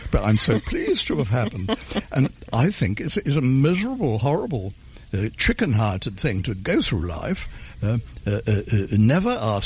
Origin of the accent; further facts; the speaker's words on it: England, United Kingdom; Well, I'm English. I'm 83, they tell me